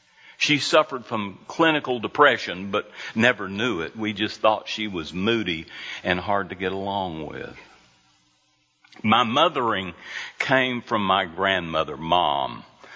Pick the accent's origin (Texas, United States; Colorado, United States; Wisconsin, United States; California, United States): Texas, United States; Lubbock; But I'm from Lubbock.